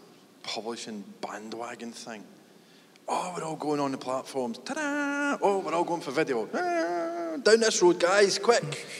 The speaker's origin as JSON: {"language": "English", "region": "Scotland", "country": "United Kingdom", "said": "you can't say this as a Scottish person"}